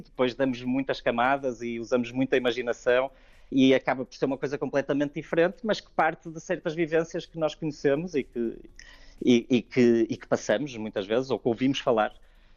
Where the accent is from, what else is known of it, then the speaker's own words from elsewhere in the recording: Portugal; moved away as an adult; eu na realidade cresci em Portugal e até à minha idade adulta vivi em Portugal